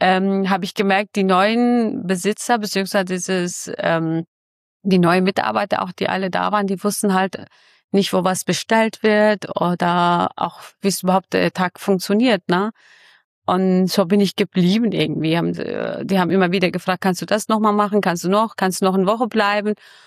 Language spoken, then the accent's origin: German; Mardin, Turkey; now in Fulda, Germany; ja, ich komme aus Mardin, beziehungsweise aus dem Saivin. Ich bin geboren in Kinnicki, ja.